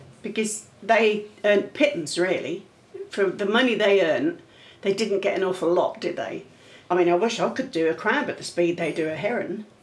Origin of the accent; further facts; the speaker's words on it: Cromer, East of England, United Kingdom; I live in Cromer, born and bred in Cromer, and I've worked for Davis's firm for about 40 years.